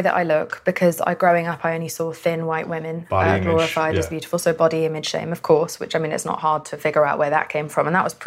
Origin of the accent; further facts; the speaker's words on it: Pakistan; because I'm Pakistani